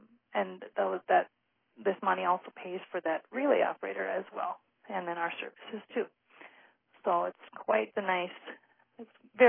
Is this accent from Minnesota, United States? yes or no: yes; Minnesota, United States; I'm actually a Minnesotan, but we have the same exact program over there